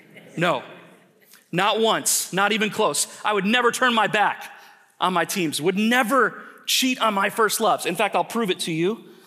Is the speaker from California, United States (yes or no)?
no; Racine, Wisconsin, United States; also born or lived in Chicago / Naples / Washington, D.C.; A lot of you guys know that I was born and raised right here in Racine.